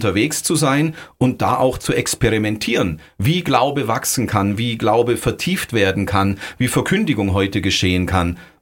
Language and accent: German; Augsburg, Bavaria, Germany; now in Friedberg, Germany; als Augsburger, der jetzt in Friedberg lebt, trotzdem wieder in Augsburg arbeiten zu können